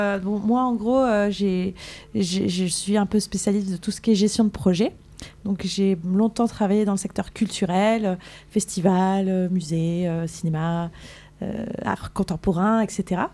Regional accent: Mandelieu-la-Napoule, Provence-Alpes-Côte d'Azur, France; moi j'ai grandi à Mandelieu-la-Napoule et c'est vrai que là-bas c'est une sorte de petit village, quoi. Enfin c'est une ville-village et il y a la nature qui est autour

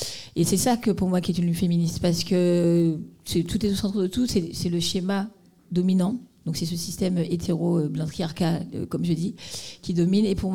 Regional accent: Guadeloupe, France; Je suis une afro-caribéenne, je suis guadeloupéenne, donc je viens d'une colonie départementalisée.

